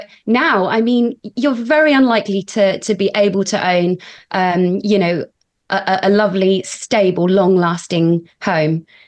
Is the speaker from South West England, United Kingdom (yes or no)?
yes; South West England, United Kingdom; I'm Cornish. I'm from the Lizard.